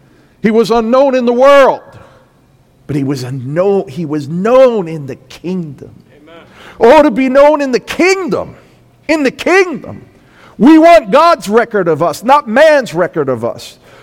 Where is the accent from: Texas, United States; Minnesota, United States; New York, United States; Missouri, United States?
New York, United States; Brooklyn; I'm from Brooklyn, so I would be the first one to say, yeah, that's probably not the case.